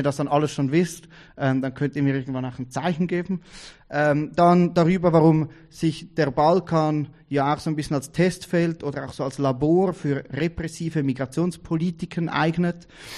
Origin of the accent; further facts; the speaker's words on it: Switzerland; Wie ihr hört, ich bin aus der Schweiz, und ich versuche so gut wie möglich Hochdeutsch zu sprechen.